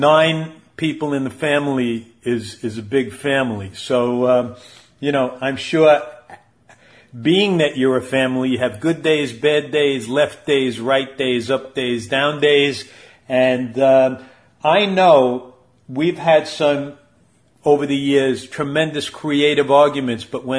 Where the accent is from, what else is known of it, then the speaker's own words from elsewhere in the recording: New York City, New York, United States; I came from New York City as well